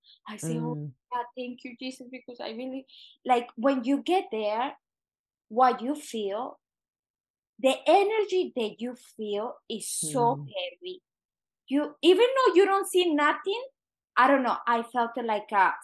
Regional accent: Colombia; To me, I grew up in Colombia. I was exposed to a lot of animals.

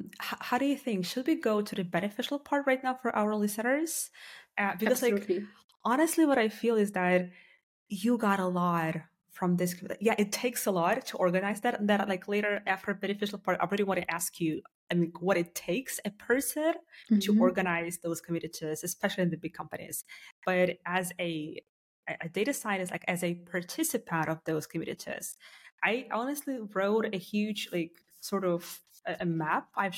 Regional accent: Germany; And can you imagine that, like, we are from Germany, for example, engaging with people from Hong Kong or Singapore.

